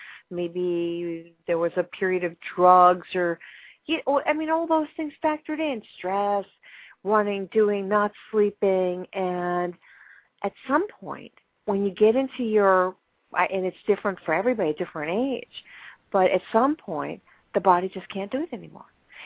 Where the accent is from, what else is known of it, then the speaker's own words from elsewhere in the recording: New York, United States; I mean, you know, I'm a New Yorker.